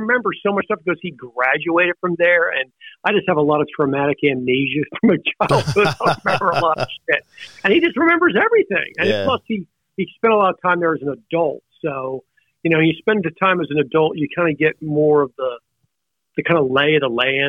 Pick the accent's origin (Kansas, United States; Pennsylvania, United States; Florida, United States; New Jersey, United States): Pennsylvania, United States; Havertown; Ah, that's hilarious. I grew up in Philly in Havertown.